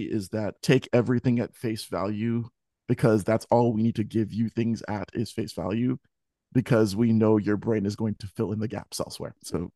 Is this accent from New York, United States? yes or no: no; Philadelphia, Pennsylvania, United States; born there; moved away as an adult; I was born in Philadelphia 3 years later. And I did not find out about it until I was 28 years old and had moved away.